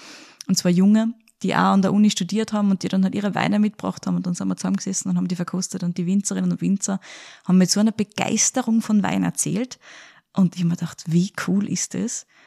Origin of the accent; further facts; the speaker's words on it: Upper Austria, Austria; Ich komme ja aus Oberösterreich, dem Land des Biers und des Mosts, also bis zu einem gewissen Grad.